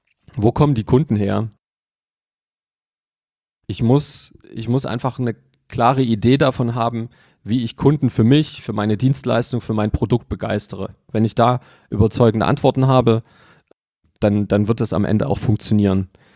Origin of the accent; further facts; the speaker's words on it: Leipzig, Saxony, Germany; born there; also born or lived in Munich; ich bin gebürtiger Leipziger, ich habe mal 5 Jahre in München gelebt. Und das waren die Jahre 2000 bis 2004